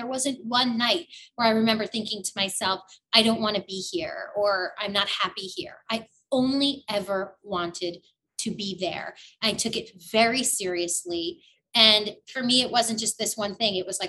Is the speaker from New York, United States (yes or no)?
yes; New York City, New York, United States; I grew up in the Bronx. I, out of nowhere, started working on Broadway at 8 years old. I then moved to another country with the greatest performers of all time.